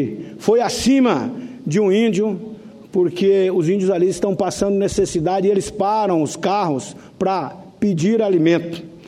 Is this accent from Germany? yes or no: no; Mato Grosso, Brazil; lá no meu estado, no Mato Grosso